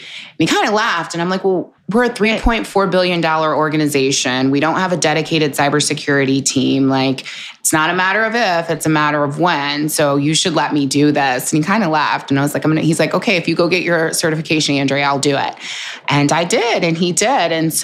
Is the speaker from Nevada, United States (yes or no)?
no; Kansas City, Missouri, United States; I'm born and raised in Kansas City.